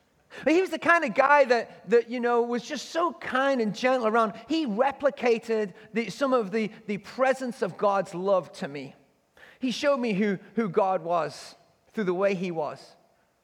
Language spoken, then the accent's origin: English; England, United Kingdom; when I was growing up in England.